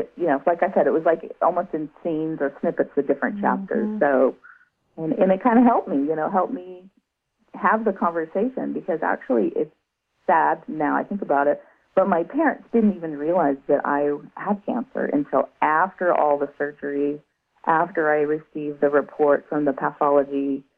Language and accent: English; Central Valley, California, United States; because I'm from the Central Valley, and that was a big risk moving up there.